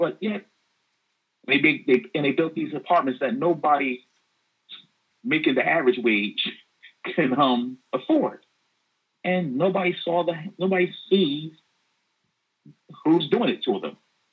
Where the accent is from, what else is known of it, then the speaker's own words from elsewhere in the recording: East Orange, New Jersey, United States; I mean, I grew up in East Orange, which is a suburb of Newark.